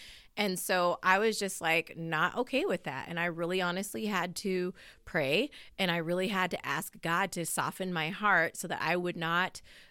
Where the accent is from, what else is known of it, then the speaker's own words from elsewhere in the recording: Seattle, Washington, United States; I had, you know, been born and raised in Seattle. All my family, all my friends, everybody was there. And I had never moved.